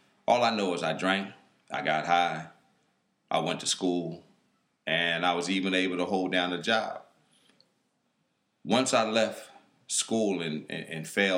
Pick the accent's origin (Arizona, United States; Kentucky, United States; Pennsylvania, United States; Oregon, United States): Pennsylvania, United States; Philadelphia; So here I was stationed in Virginia, and I'm from Philadelphia.